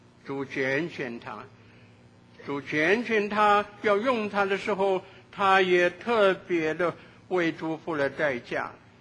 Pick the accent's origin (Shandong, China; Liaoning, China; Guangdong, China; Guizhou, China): Shandong, China; Qingdao; 我记得大概10岁左右，在青岛，我的家乡是山东青岛，在那里长大。